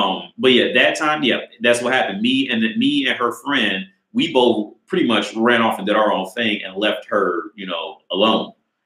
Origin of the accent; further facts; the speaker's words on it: Cincinnati, Ohio, United States; also born or lived in Dayton; I'm from Cincinnati, but I graduated college in Dayton, Ohio from like three different colleges.